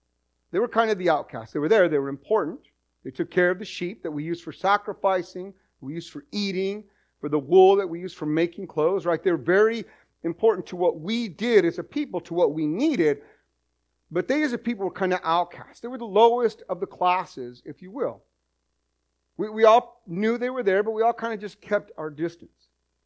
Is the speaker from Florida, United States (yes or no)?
no; New Mexico, United States; I grew up in an agricultural world in New Mexico. I grew up in San Juan County, where there's farms and ranchers.